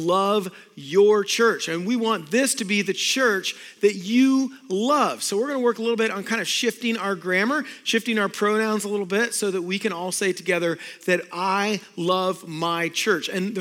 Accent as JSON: {"language": "English", "region": "Florida", "country": "United States", "tie": "born or raised there", "said": "Well, I grew up in South Florida, and we had a huge mango tree in our backyard."}